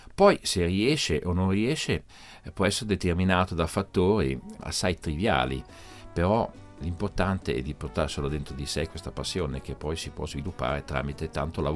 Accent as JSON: {"language": "Italian", "town": "Basel", "region": "Basel-Stadt", "country": "Switzerland", "tie": "born or raised there", "said": "Io vivo a Basilea, sono nato a Basilea, i miei genitori sono del Piemonte. Io ho sempre ancora il passaporto italiano, però ho anche il passaporto svizzero, sono dunque faccio parte di due grandi paesi."}